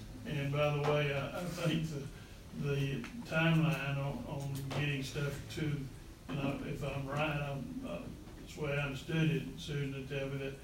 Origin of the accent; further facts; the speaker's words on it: Brown County, United States; I grew up in Brown County, went off teaching school for 50 years, so, but my home is Brown County